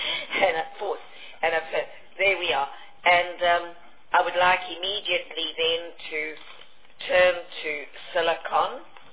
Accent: Pietermaritzburg, KwaZulu-Natal, South Africa; from my home city where I was born in Pietermaritzburg

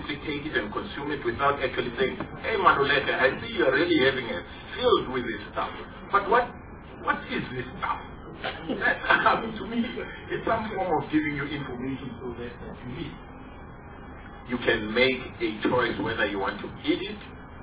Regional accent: Tonga; If I took you to my home state, which is Tonga

